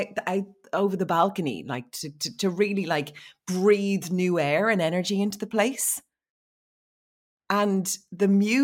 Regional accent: Dublin, Leinster, Ireland; And he was like, where are you from? I said, I'm from Dublin.

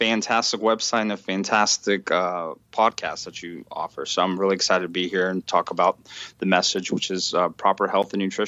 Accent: Russia; now in United States; It really didn't matter when I was in Russia. I'm actually from Russia, so it's always cold.

